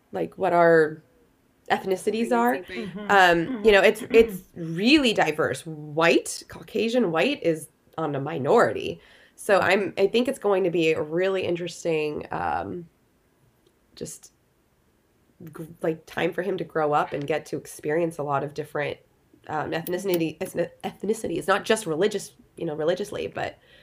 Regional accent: Los Angeles, California, United States; I grew up in the Valley in LA, so like 85% of the people were Jewish.

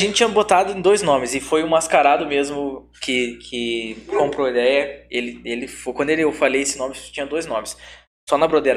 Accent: Brazil; Até porque eu sou brasileiro, né? Brasileiro não gosta de polenta.

